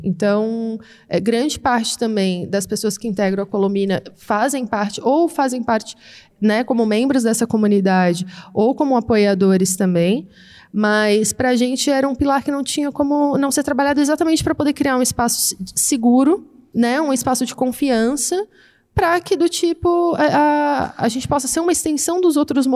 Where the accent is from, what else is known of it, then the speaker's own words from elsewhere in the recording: Brazil; pelo fato, por exemplo, eu sou brasileira